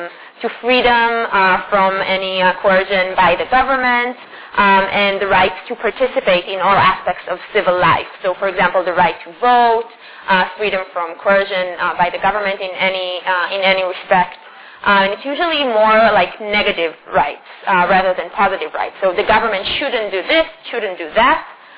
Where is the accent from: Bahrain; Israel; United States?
Israel; moved away as an adult; So I'm from Israel.